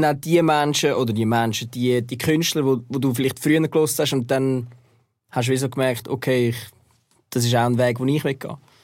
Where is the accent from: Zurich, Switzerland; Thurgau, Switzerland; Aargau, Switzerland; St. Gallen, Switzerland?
Zurich, Switzerland; Meine beiden Eltern, mein Vater und meine Mutter sind auch beide Solothurn, sind irgendwann mal auf Zürich gekommen und ich bin dann auch in Zürich aufgewachsen.